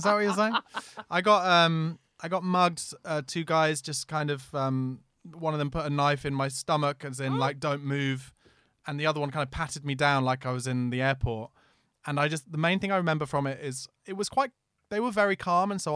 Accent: London, United Kingdom; I'm from East London.

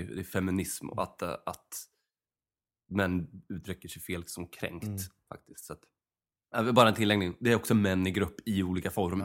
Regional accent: Örebro, Örebro County, Sweden; på grund av att vi är från Örebro.

